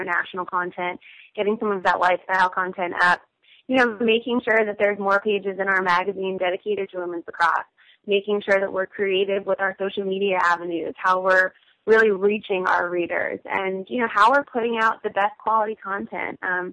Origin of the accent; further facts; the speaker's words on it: New York, United States; Obviously, growing up in upstate New York, lacrosse is and has been huge ever since I was a young girl. Growing up outside of the Albany area